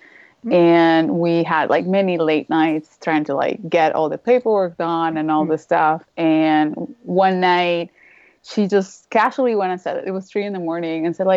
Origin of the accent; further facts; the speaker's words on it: Venezuela; Yes. I was born in Venezuela.